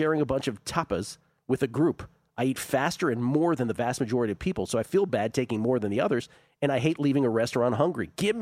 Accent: East Midlands, United Kingdom; I'm from Nottinghamshire.

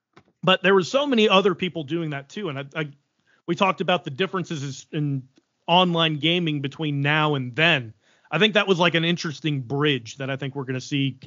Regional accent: the South, United States; And also, I just think, like, especially us growing up in the South, it's so regional.

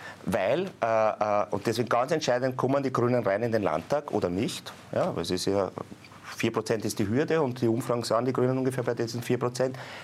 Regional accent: Floridsdorf, Vienna, Austria; und ich komme aus Floridsdorf, ist das sehr mühsam

